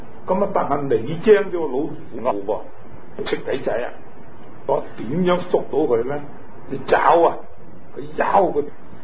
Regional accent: China; 我哋係中国人

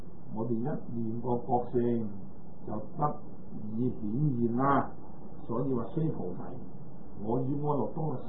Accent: Guangdong, China; 就係我哋廣東人啊

